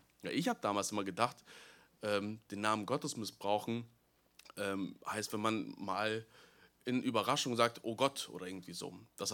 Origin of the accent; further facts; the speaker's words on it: Detmold, North Rhine-Westphalia, Germany; bin ich kein gebürtiger Lippstädter, sondern komme wie meine Eltern oder bin bei meinen Eltern in Detmold aufgewachsen, komme gebürtig aus Detmold